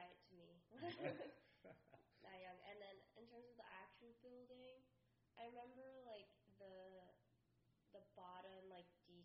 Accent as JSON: {"language": "English", "town": "Princeton", "region": "New Jersey", "country": "United States", "tie": "born or raised there", "said": "I'm from Princeton, and I've lived here all my life."}